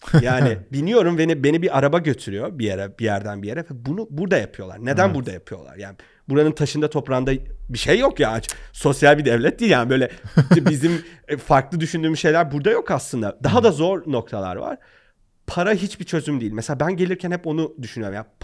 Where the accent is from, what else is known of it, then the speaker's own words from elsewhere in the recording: Urfa, Şanlıurfa, Turkey; Yani ben Urfalıyım yani.